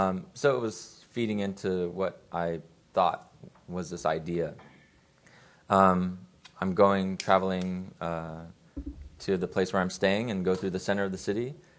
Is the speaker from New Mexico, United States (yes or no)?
no; Los Angeles, California, United States; now in Ho Chi Minh City, Vietnam; I grew up in Los Angeles, in California, so I have all these perceptions of what socialism is and Marxism and communism based on media, based on my own education, based on conversations.